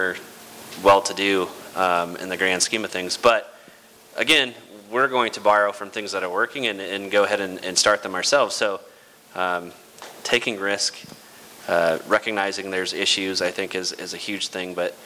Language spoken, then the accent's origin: English; Waterloo, Iowa, United States; I can say this because I grew up in Waterloo